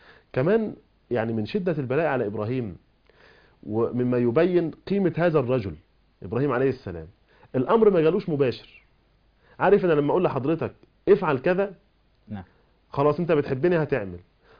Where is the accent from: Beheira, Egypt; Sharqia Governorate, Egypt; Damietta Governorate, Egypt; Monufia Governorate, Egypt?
Monufia Governorate, Egypt; لان انا فلاح يعني من المنوفيه